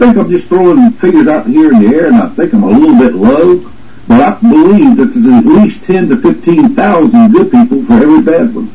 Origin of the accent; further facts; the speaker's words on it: the South, United States; When I was a kid, I was born and raised in the South, deep South.